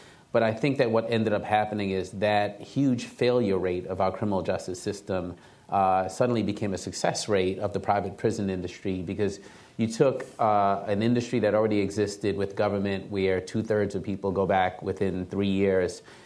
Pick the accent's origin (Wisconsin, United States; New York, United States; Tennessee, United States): New York, United States; Brooklyn; than any community I grew up in as a young person of color growing up in Brooklyn, New York.